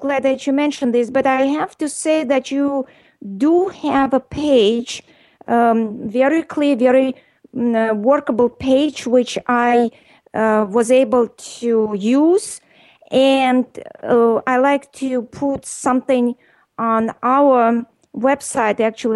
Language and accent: English; New York, United States; I'm from New York